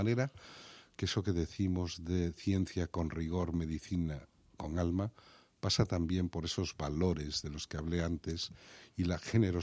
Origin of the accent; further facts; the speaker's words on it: Galicia, Spain; y nosotros tenemos el sueño, como gallegos que somos, que hagan el Camino de Santiago.